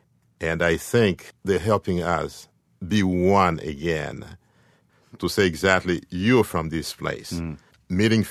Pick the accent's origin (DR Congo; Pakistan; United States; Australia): DR Congo; I am your uncle, and I'm a Lunda from the Congo.